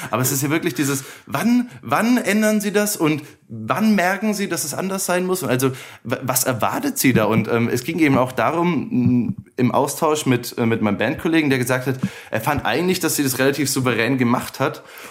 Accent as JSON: {"language": "German", "region": "Bavaria", "country": "Germany", "said": "ich als Bayer habe davon keine Ahnung"}